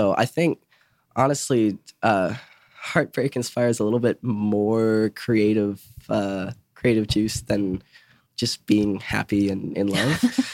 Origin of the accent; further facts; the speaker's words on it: Asheville, North Carolina, United States; I'm from Asheville, and she's in a local Asheville band.